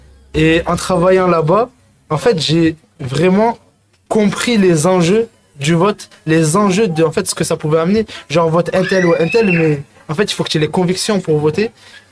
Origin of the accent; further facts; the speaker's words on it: Algeria; Ben moi, par exemple, je suis un Algérien.